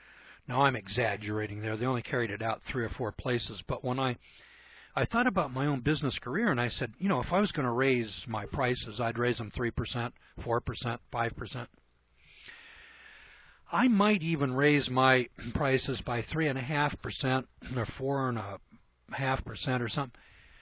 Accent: California, United States; now in Idaho, United States; You know, I'm from California. What do I know about Idaho politics?

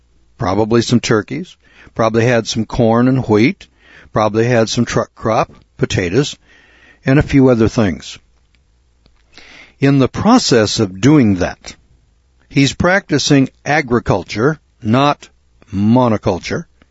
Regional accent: California, United States; When I was a youngster in the Eel River Valley back

